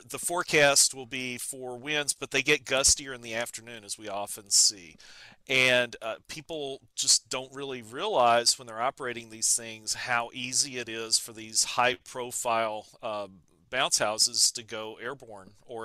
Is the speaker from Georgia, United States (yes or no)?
no; Alabama, United States; Home state, yes.